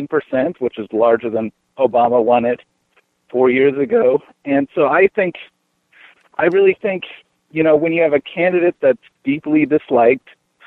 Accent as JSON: {"language": "English", "region": "Washington", "country": "United States", "said": "looking at Washington State, where I'm from Calhoun County, which is a mill town area, you know, white working class, over 90% white."}